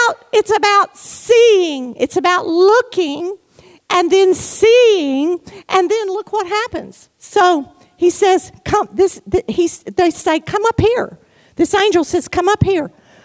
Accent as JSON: {"language": "English", "region": "Louisiana", "country": "United States", "tie": "born or raised there", "said": "I was raised in the Baptist church, and so I know hymns that y'all never even thought about hearing. I mean, no kidding. And I started singing this song there lying on my bed this afternoon that I haven't sung since I was a teenager in the Baptist church in Louisiana."}